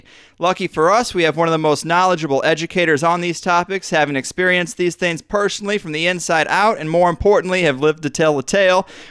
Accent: Midwest, United States; I grew up in the Midwest, and I didn't really have any black friends until college

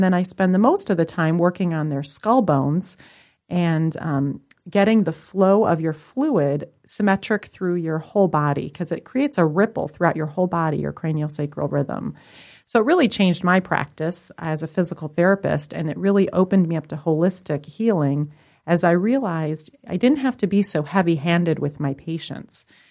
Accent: India; I went to Asia because I am Indian.

